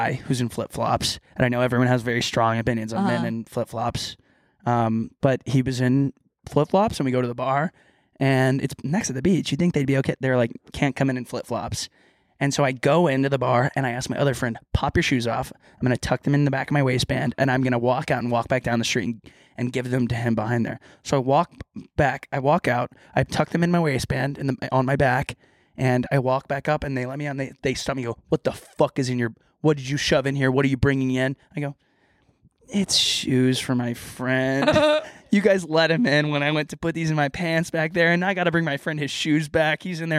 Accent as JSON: {"language": "English", "region": "Texas", "country": "United States", "said": "I'm from Texas."}